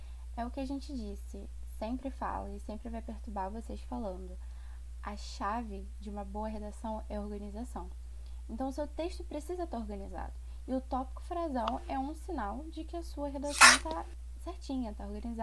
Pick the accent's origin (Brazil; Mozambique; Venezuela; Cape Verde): Brazil; Rio de Janeiro; nós, eu e a Ana, somos do Rio de Janeiro